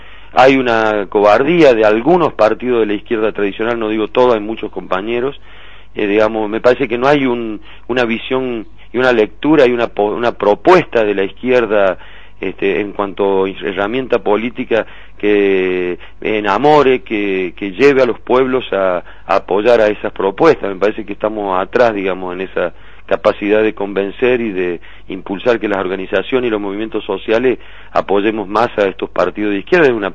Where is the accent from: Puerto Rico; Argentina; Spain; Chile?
Argentina; Córdoba; moved away as an adult; Yo no soy nativo santiagueño, soy de Córdoba, he venido como educador con mi esposa también